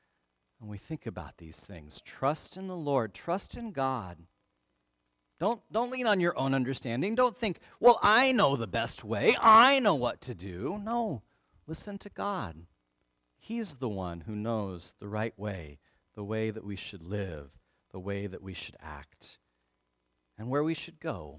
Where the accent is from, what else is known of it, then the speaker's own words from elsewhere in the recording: the West, United States; I grew up in the West, and in the West, all the roads are straight, kind of grids, right?